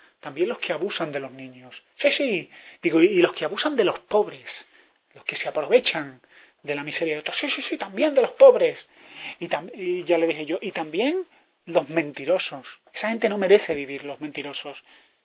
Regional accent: Granada, Andalusia, Spain; also born or lived in Seville; en Sevilla, que es de donde yo procedo, aunque yo soy de Granada, pero he vivido muchísimos años en Sevilla

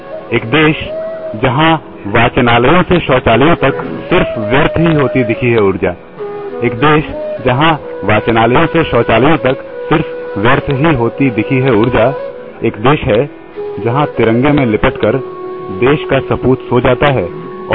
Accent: Bihar, India; moved away as an adult; now in Delhi, India; मैं बिहार का रहने वाला हूं और वहां से जब दिल्ली आया मीडिया की पढ़ाई करने के लिए तो जामिया में मेरा एडमिशन हुआ, जामिया के मास कम्युनिकेशन रिसर्च सेंटर में। फिलहाल वहीं पढ़ रहा हूं

